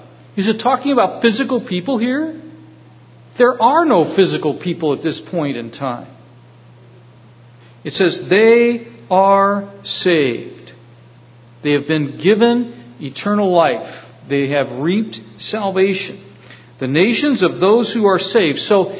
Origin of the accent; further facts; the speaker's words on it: United States; you're going to know that I grew up in the United States. I was an American. It doesn't make me better. It's just where I grew up.